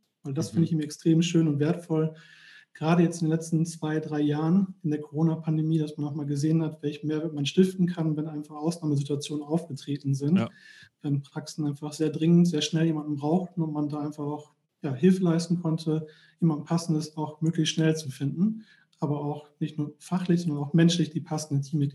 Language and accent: German; Bielefeld, North Rhine-Westphalia, Germany; Wir kommen hier aus Bielefeld in der Region